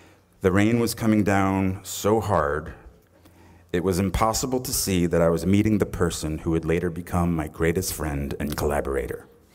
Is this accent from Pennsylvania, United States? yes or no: no; New Jersey, United States; Now, I was a kid from New Jersey who went to an all-boys Catholic high school.